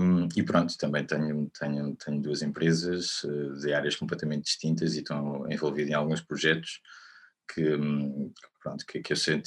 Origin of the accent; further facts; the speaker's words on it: Figueira da Foz, Centre, Portugal; nasci na Figueira da Foz, cresci na Figueira da Foz. E sou um filho da terra, digamos, que andou também um tempo por fora e decidiu voltar.